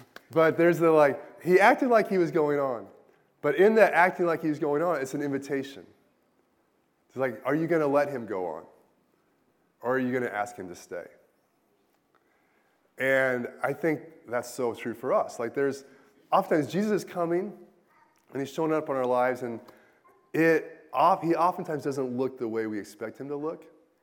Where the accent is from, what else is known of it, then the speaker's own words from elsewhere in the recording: Taiwan; I grew up partially in Taiwan